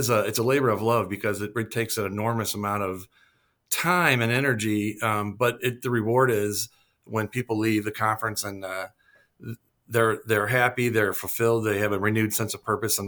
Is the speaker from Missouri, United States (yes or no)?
yes; St. Louis, Missouri, United States; I grew up here in St. Louis. My parents were from here.